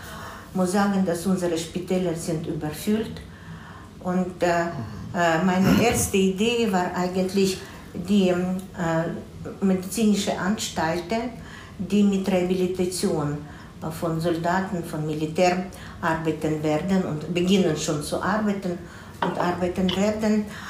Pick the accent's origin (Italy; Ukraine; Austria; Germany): Ukraine; Chernivtsi, Chernivtsi Oblast; Na, ich bin aus Czernowitz